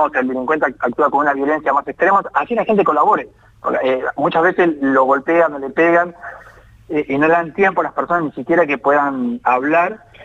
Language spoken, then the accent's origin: Spanish; La Plata, Buenos Aires Province, Argentina; vos justo yo soy de La Plata, ¿no?